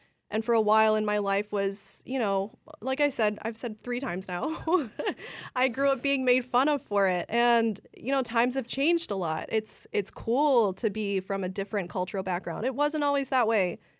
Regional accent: United States; it's retranslated into the food that I grew up eating in America that made me feel like I was part of the fabric of this culture

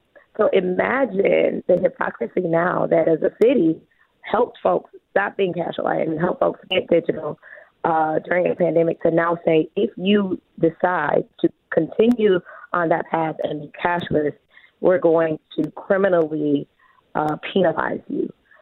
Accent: Detroit, Michigan, United States; I'm real Detroit, right? I'm from the Detroit West Side all day.

